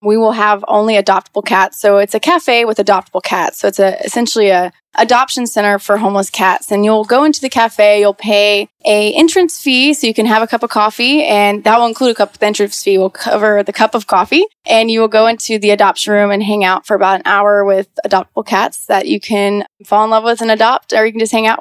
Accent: Atlanta, Georgia, United States; also born or lived in Savannah; I was born and raised in Savannah, moved to Atlanta when I was about 9. I've been here ever since.

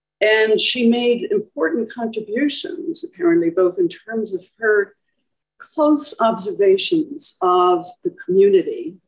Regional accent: Ireland; For myself, growing up in Ireland in the 60s with the nuns

